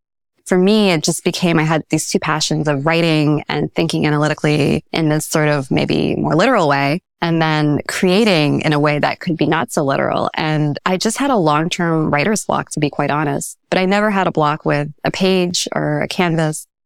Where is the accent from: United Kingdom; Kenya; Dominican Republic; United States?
United States; Maryland; I'm about to text my high school art teacher to invite her to a talk I'm giving this weekend in my home state of Maryland.